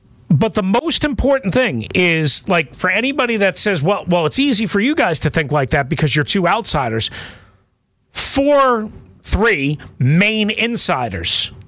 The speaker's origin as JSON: {"language": "English", "region": "New York", "country": "United States", "tie": "born or raised there", "said": "just like you just illustrated about growing up in Los Angeles and me in New York and so on and so forth."}